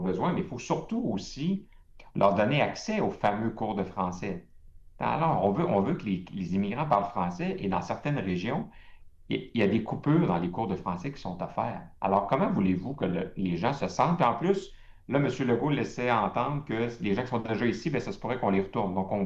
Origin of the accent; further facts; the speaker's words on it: Lévis, Quebec, Canada; moi, je viens de la région de Québec, je viens de Lévis, j'habite en Estrie maintenant, je viens de me présenter dans la circonscription d'Orford.